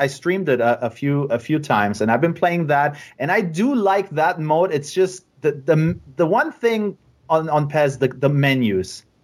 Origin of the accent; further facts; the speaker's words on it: Dortmund, North Rhine-Westphalia, Germany; I mean, I'm from Dortmund. That's my hometown. So nice. Born and raised.